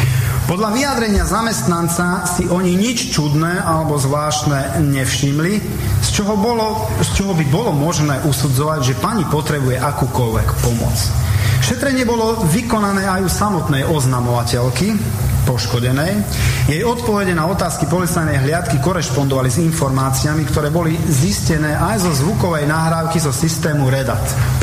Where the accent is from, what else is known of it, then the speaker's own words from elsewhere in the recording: Komárno, Nitra Region, Slovakia; poznám to, lebo som z Komárna